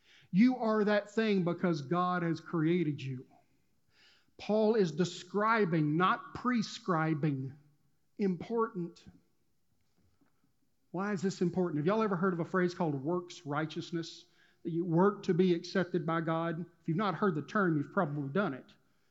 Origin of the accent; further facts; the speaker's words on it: Texas, United States; I can say that. I'm a Texan.